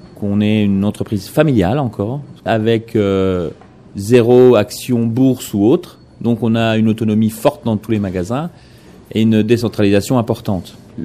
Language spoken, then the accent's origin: French; Grand Est, France; mon parcours il a été essentiellement Lorraine, puisque je suis Lorrain. J'ai parcouru tout le Grand Est, de Metz à Verdun, de Verdun à Strasbourg, de Strasbourg à Nancy